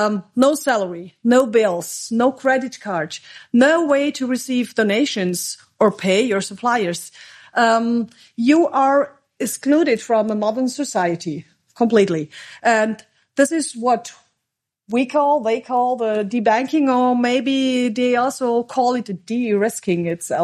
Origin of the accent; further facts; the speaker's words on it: Austria; And now I will come to my home country, Austria.